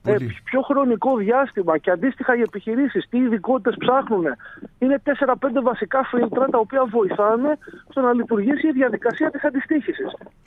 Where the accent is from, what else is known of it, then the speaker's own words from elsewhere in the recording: Athens, Attica, Greece; Εγώ τουλάχιστον που μεγάλωσα και ζω στην Αθήνα